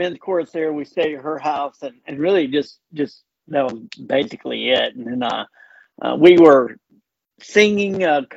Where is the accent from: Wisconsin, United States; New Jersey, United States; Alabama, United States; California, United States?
Alabama, United States; Tuscaloosa; I knew she was an Auburn fan like you, and I grew up in Tuscaloosa, and so I'm a big Alabama fan.